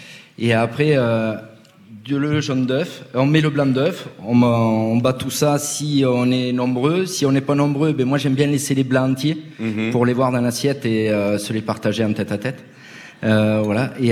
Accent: Nouvelle-Aquitaine, France; Mais quand on est du Périgord noir, il n'y a pas d'oignon.

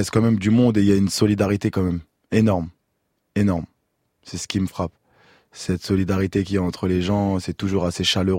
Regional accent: Évry, Île-de-France, France; À Évry, dans le 91.

